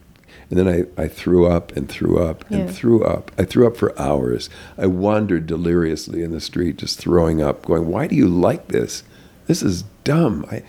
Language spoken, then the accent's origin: English; North Dakota, United States; I was a hick from North Dakota. And I never mentioned it again. I quickly signed up to go to the University of North Dakota.